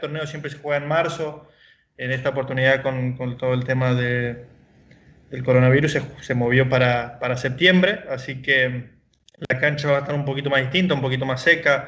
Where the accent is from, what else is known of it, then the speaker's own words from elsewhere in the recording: Argentina; Creo que somos 6 argentinos, 15 latinos.